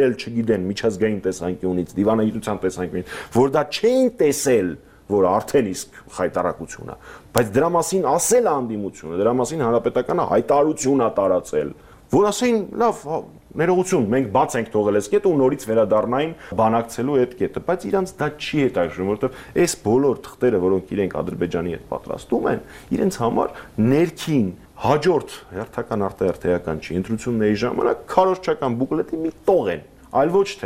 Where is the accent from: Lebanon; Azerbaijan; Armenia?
Armenia; ծնվել եմ եւ մեծացել եմ Հայաստանում